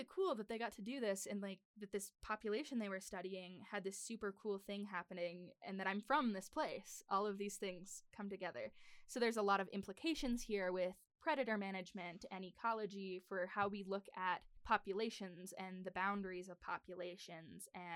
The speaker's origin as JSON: {"language": "English", "region": "Wyoming", "country": "United States", "tie": "born or raised there", "said": "also kind of bleed over into the little chunk of Wyoming that has my hometown and Devil's Tower"}